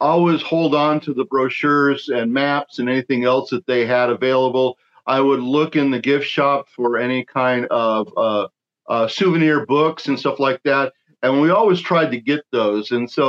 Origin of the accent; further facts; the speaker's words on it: Stuart, Florida, United States; Well, I grew up in South Florida, close to Lake Okeechobee, down in the Stuart Martin County area.